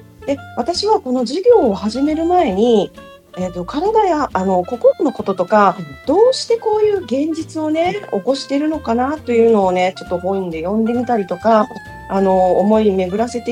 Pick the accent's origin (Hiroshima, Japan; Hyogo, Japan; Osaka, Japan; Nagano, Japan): Hyogo, Japan; Kobe; 私は神戸生まれ神戸育ちの神戸っ子、